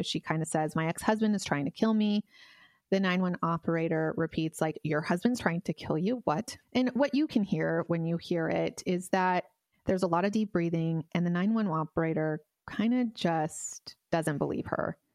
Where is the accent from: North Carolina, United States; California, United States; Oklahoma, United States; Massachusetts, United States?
California, United States; because we're from California and we don't make it to Wisconsin very often.